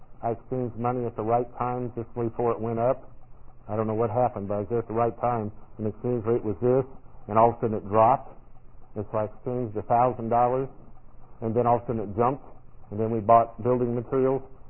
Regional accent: United States; I'm white, first, and secondly because I'm American.

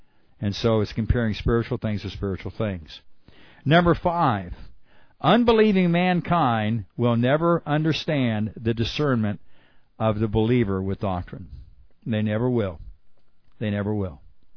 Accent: Arizona, United States; look, I was raised in Arizona.

